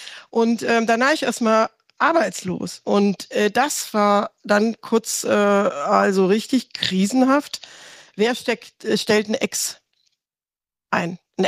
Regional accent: Rhineland-Palatinate, Germany; Ich komme aus Rheinland-Pfalz

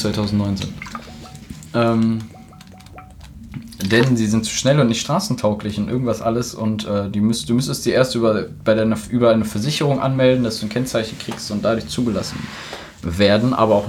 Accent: North Rhine-Westphalia, Germany; Zum Glück komme ich aus der Gegend

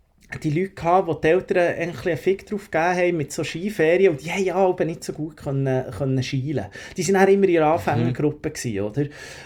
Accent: Locarno, Ticino, Switzerland; Locarno, Moon and Stars, das ist das Schande über meine Heimatort, muss man sagen. Ich bin ein alter Ticinese, Locarno Ticino, gell?

